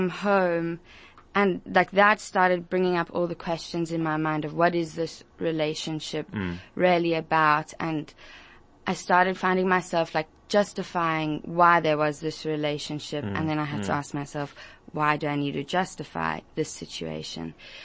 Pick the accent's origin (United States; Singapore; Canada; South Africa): South Africa; I grew up in South Africa my whole life.